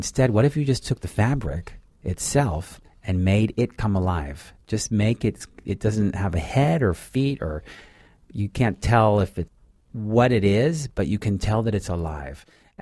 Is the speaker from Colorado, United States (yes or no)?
no; San Francisco, California, United States; I mean, I grew up in San Francisco